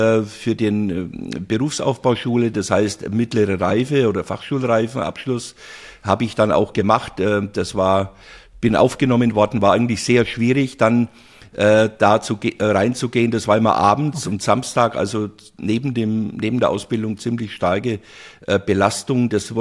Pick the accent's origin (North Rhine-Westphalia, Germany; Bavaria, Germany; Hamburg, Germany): Bavaria, Germany; Glashütten; also born or lived in Bayreuth; Ja, ich bin also in Bayreuth geboren eigentlich, aber ländlich geprägt. Das heißt, nach der Geburt war ich dann in Glashütten. Das war eigentlich dann lange meine Heimat und war dort auch verheiratet und hatte meine Kinder auch dort.